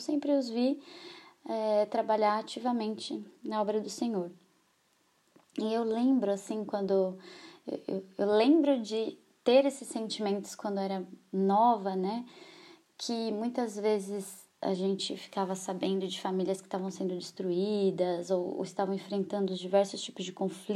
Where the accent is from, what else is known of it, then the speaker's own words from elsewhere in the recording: Valinhos, São Paulo, Brazil; tenho 27 anos, sou daqui da cidade de Valinhos, pertenço à Igreja Batista das Nações.